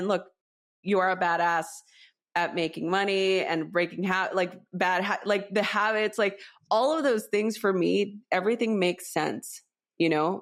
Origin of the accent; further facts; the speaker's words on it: Los Angeles, California, United States; now in Los Angeles, United States; I grew up in East LA, you know, gang violence, all that stuff.